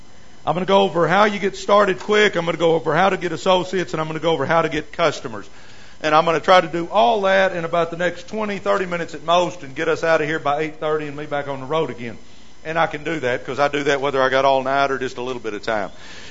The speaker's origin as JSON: {"language": "English", "town": "Dallas", "region": "Texas", "country": "United States", "said": "I mean, I'm from Dallas, and the TXU, they're running all these plans."}